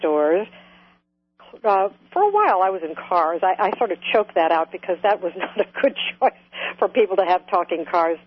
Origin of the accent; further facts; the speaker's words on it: Ohio, United States; also born or lived in New York; But coming from Ohio, you don't often sound that good. And I went to New York to become an actress first. And I talk like this. I was from Ohio